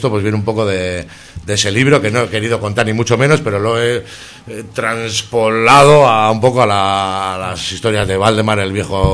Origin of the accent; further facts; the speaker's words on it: Barakaldo, Basque Country, Spain; Somos muy de Baracaldo.